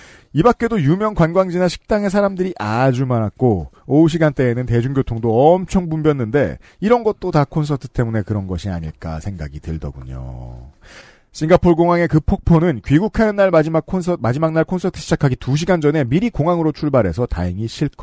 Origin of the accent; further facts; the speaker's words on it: South Korea; 어디서 왔냐라고 물어보셨고 한국이라고 답하니